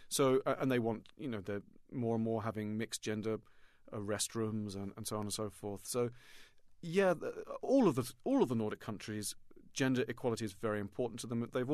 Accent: England, United Kingdom; I'm an Englishman, we have this weird kind of manners and all that kind of stuff.

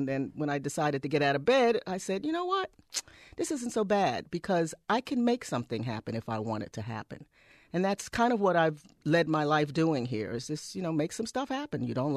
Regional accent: East Coast, United States; I come from the East Coast and had, you know, a whole lot of activity, of arts activity going on.

